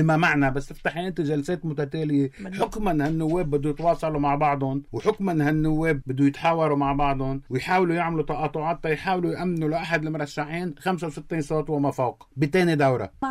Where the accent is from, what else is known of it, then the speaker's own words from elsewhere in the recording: Lebanon; احنا معترفين بهالدستور كلبنانيه